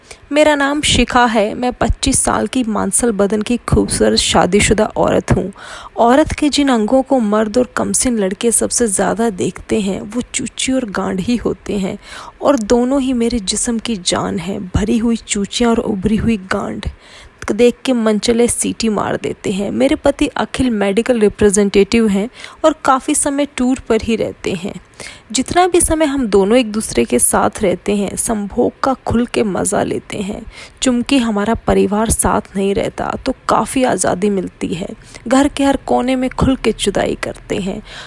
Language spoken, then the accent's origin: Hindi; Lucknow, Uttar Pradesh, India; now in Mumbai, India; मुंबई से एक बार फिर आपके सामने हूँ नई कहानी के साथ। जैसा कि आप जानते हैं कि मैं मूल रूप से लखनऊ का रहने वाला हूँ